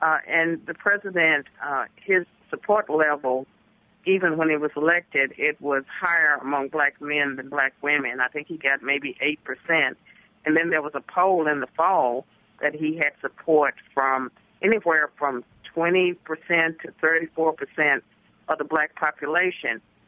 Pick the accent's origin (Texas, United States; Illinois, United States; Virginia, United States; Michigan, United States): Virginia, United States; I talk about having been born and raised in Virginia, Virginia was a state of massive resistance to integration